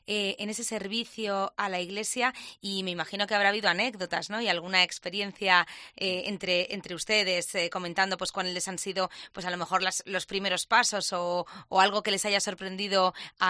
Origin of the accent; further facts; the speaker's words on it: Zamora, Castile and León, Spain; que yo soy de Zamora, que sé que también está por allí.